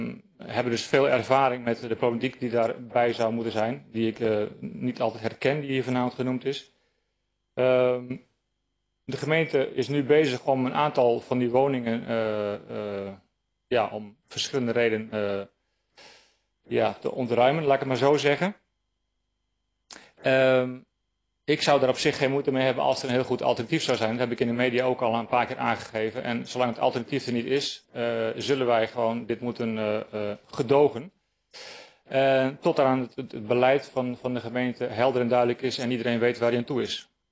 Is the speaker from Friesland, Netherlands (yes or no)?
yes; Friesland, Netherlands; Maar goed, stop mij als Fries met een paar Limburgers in huis